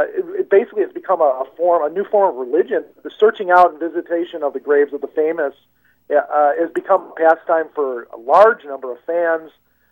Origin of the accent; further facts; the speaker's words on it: Chicago, Illinois, United States; now in Los Angeles, United States; I'm originally from Chicago. When I came out to Los Angeles, that's when it really came into focus